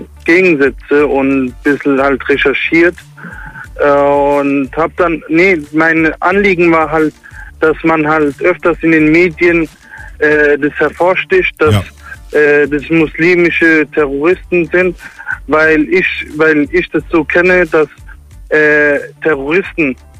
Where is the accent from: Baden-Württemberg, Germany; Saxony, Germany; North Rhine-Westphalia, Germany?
Baden-Württemberg, Germany; Heidelberg; Aus Heidelberg.